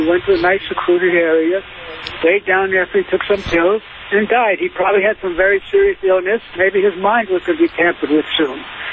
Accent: Las Vegas, Nevada, United States; Yes, we're from Las Vegas.

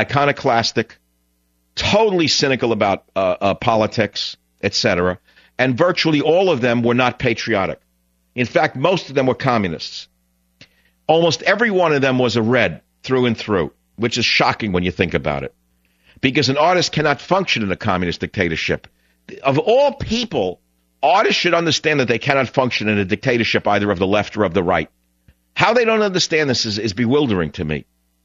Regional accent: Bronx, New York, United States; Although I grew up in the Bronx and he grew up in Brooklyn and we didn't know each other, this is almost shocking.

